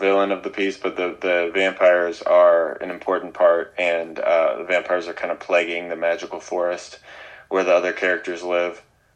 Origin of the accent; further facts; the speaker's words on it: Spokane, Washington, United States; Spokane, Washington.